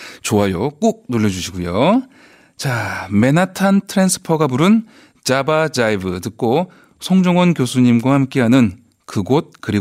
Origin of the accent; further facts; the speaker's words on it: Yeosu, South Jeolla, South Korea; 네, 저 여수에서 왔습니다.